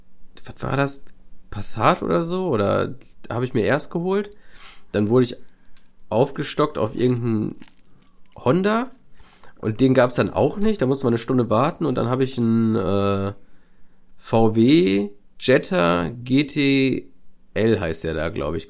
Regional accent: Germany; Wir haben schon dominiert. Wir als Deutsche.

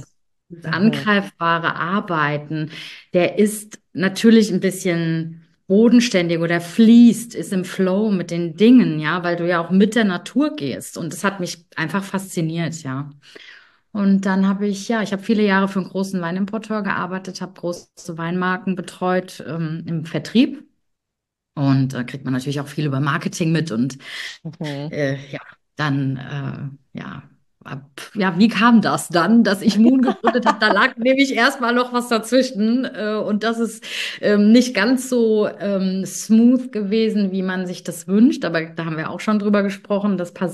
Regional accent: Rhineland-Palatinate, Germany; ich komme aus Rheinhessen.

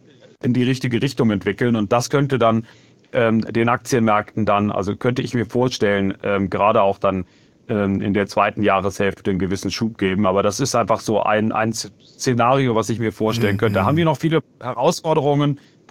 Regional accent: Germany; Also ich bin selber Deutscher

